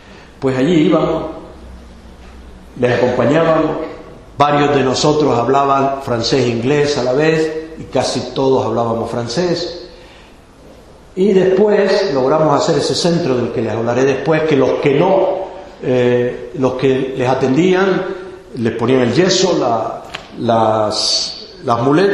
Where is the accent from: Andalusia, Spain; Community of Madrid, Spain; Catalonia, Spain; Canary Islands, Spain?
Canary Islands, Spain; yo como soy canario, se habrán notado, ¿no?